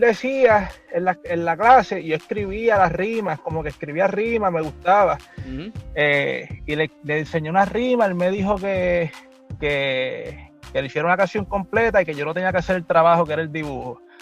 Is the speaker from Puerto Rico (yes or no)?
yes; Levittown, Toa Baja, Puerto Rico; que vengo de Levittown